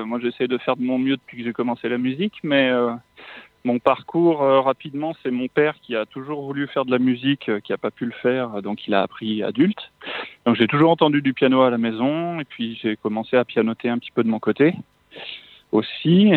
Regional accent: Saint-Étienne, Auvergne-Rhône-Alpes, France; à 16 ans, je suis rentré au conservatoire à Saint-Étienne, puisque moi, je suis stéphanois voilà, de naissance.

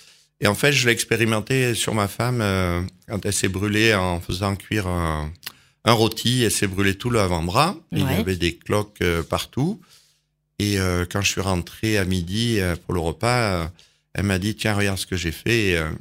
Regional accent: Saint-Privat, Nouvelle-Aquitaine, France; je viens de pas très, très loin. Je suis originaire de la Corrèze, en fait. De Saint-Privat exactement. Ouais. Et je suis né dans une ferme. Je suis né sur une ferme, en fait, dans une ferme.

